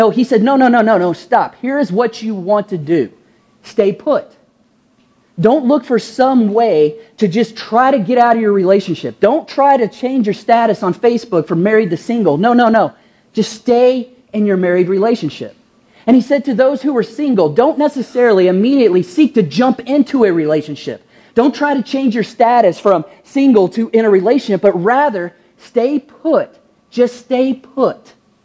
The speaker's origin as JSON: {"language": "English", "region": "Kentucky", "country": "United States", "tie": "born or raised there", "said": "You see, growing up in Kentucky, one of the things I had to learn, it's almost a requirement if you play in Kentucky or grow in Kentucky or grow up in Kentucky, is play basketball."}